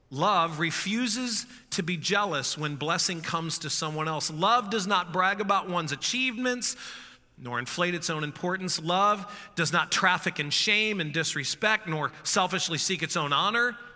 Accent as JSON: {"language": "English", "town": "St. Louis", "region": "Missouri", "country": "United States", "tie": "born or raised there", "said": "we were just back in St. Louis visiting my hometown where I grew up, and that's where I fell in love for the first time."}